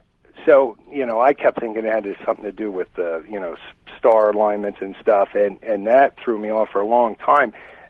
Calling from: Pennsylvania, United States; Pennsylvania.

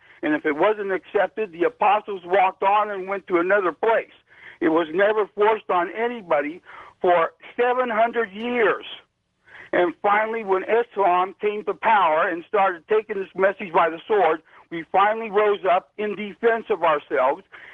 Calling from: Santa Clarita, California, United States; I'm calling from Santa Clarita.

